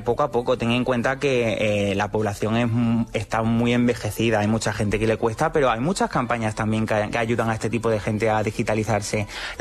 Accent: San Vicente de Alcántara, Extremadura, Spain; más o menos rayana de Cáceres, Badajoz, que es donde se encuentra San Vicente de Alcántara, que es mi pueblo.

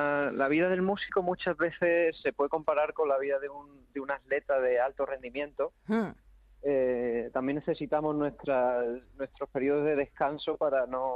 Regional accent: Cáceres, Extremadura, Spain; ya que yo soy de Cáceres y desde que se creó la orquesta he estado escuchándolo allí desde que era bien pequeñito

